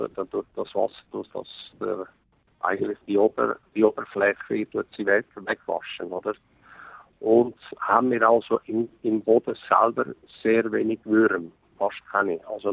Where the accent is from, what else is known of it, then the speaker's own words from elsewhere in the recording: Switzerland; born there; also born or lived in Cuba; bin auch mit aufgewachsen mit Spanisch und Deutsch, also ich bin in der Schweiz geboren, aber doch die ersten paar Jahre in Kuba aufgewachsen.